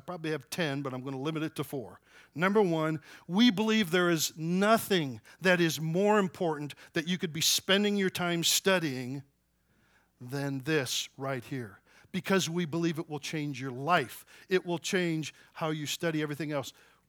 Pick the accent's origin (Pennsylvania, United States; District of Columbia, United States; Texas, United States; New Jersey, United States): Texas, United States; Dallas; I said, well, I'm from Dallas. I'm the president of Dallas Christian College.